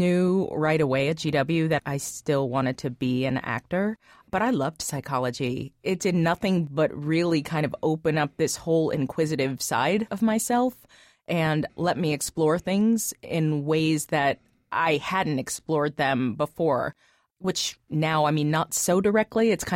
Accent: Cincinnati, Ohio, United States; Well, I grew up in Gulf Manor primarily. I went to performing arts from fourth grade through 12th grade. Before that, I went to Clifton

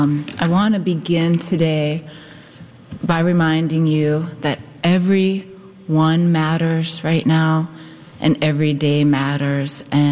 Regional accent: Youngstown, Ohio, United States; He's from where I grew up in Youngstown, and he's passionate about helping the folks in that area

